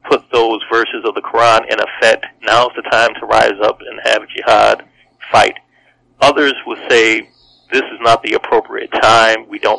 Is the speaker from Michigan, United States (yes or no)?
yes; Detroit, Michigan, United States; growing up in Detroit, some people, that was the drug dealer.